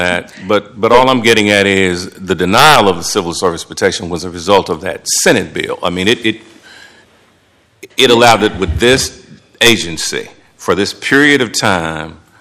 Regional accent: Deep South, United States; I'm from the Deep South. That's one I haven't heard.

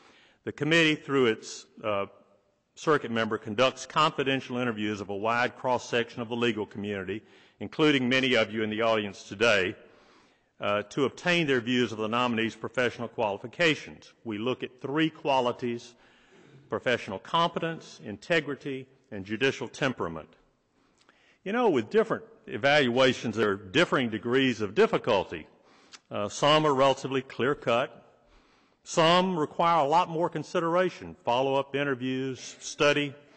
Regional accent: Jackson, Mississippi, United States; from Jackson, Mississippi, and I practice there with Bradley Arendt.

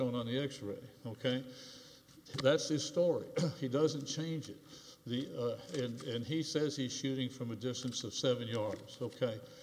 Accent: Fort Worth, Texas, United States; from Fort Worth and representing the plaintiffs.

